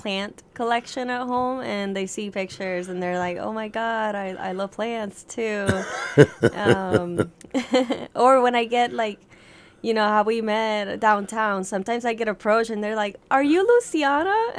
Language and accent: English; Puerto Rico; now in Savannah, United States; I'm a tattoo artist. I was born in Puerto Rico, raised there, and I came to Savannah to study art.